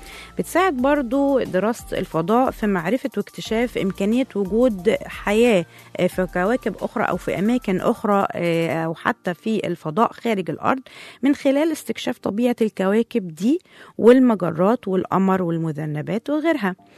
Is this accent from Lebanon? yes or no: no; Egypt; او ايه مردوده علينا احنا كمصريين حتى